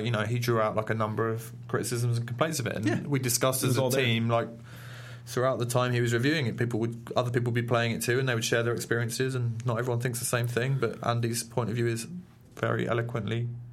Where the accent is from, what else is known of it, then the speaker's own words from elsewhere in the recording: London, United Kingdom; born there; I was born in London-ish suburbs, but I'm not very authentic as a geezer.